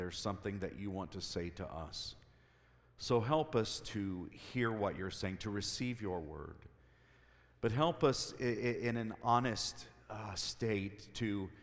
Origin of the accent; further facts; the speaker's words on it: Cincinnati, Ohio, United States; now I'm not a farmer. I'm a city boy. I grew up in Cincinnati, Ohio, even though a lot of Ohio believes that Cincinnati is in Kentucky.